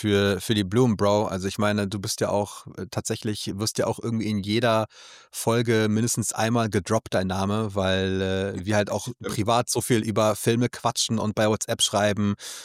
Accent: Berlin, Germany; Also Yves und ich, wir waren also zwei Berliner geboren und aufgewachsen.

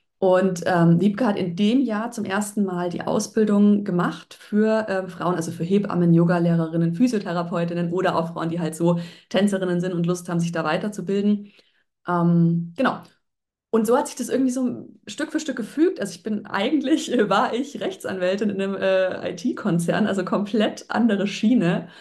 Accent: Bavaria, Germany; ich bin ja aus der Nähe von Mühldorf am Inn, also eher aus der ländlichen Region.

